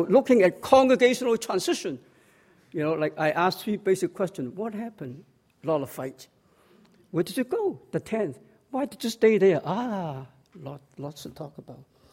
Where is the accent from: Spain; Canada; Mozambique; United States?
Canada; Toronto, Ontario; When I grew up in Toronto, Chinese Alliance in Toronto.